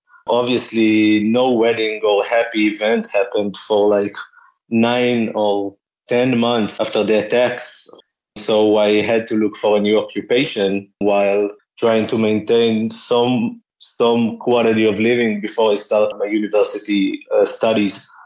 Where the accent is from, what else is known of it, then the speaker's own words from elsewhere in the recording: Haifa, Haifa District, Israel; Growing up in Israel, in Haifa, we get used to bombing attacks and terror attacks. When I was 3, I had 2 terror attacks in my hometown, in the street I grew up